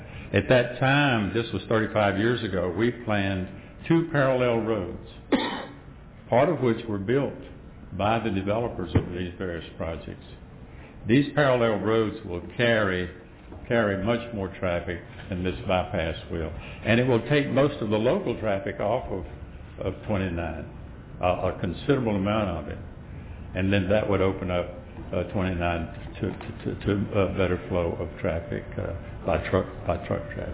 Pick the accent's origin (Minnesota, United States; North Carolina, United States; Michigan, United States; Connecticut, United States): North Carolina, United States; Charlotte; now in Charlottesville, United States; I use that road quite often going down to my hometown in Charlotte, North Carolina.